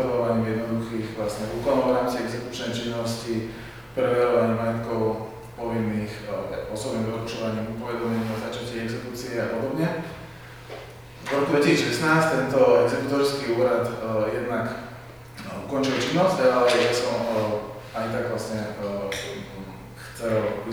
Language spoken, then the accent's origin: Slovak; Bratislava, Bratislava Region, Slovakia; pochádzam z Bratislavy, v súčasnosti pôsobím ako advokát.